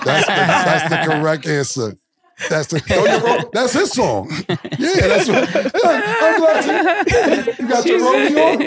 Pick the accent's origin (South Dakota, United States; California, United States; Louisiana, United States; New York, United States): New York, United States; Harlem; I'm from Harlem. What do we get besides the Globetrotters?